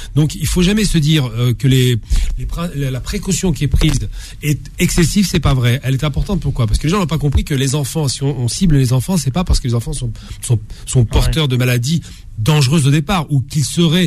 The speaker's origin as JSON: {"language": "French", "town": "Paris", "region": "Île-de-France", "country": "France", "said": "moi, je suis parisien, donc c'était pire que tout. On a eu une vingtaine de morts autour de nous."}